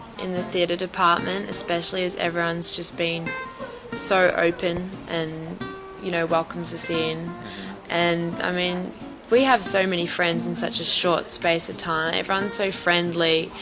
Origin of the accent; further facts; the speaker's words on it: Australia; yeah, I'm from Australia and all that.